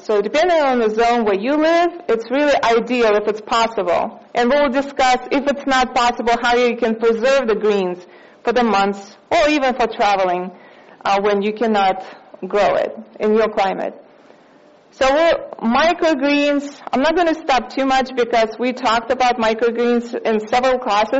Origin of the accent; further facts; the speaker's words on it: Russia; English is a second language; I'm from Russia, and we enjoyed raspberries and strawberries pest-free because nothing survives over there